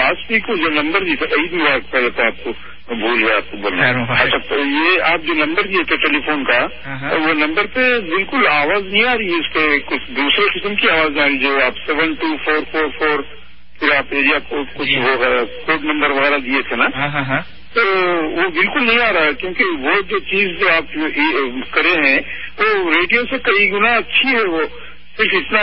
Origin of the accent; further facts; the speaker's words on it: India; ہم انڈیا میں سنتے تھے، میں انڈیا سے تعلق رکھتا ہوں